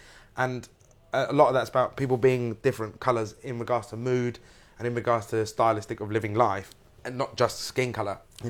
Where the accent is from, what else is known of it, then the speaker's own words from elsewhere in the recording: Brighton, South East England, United Kingdom; I was born in Brighton, brought up in Brighton, but to a Turkish Cypriot family from both sides.